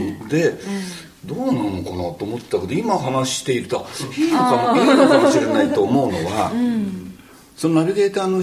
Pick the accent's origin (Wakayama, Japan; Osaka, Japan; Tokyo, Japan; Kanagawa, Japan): Tokyo, Japan; 僕は東京の荒川区っていうところですけども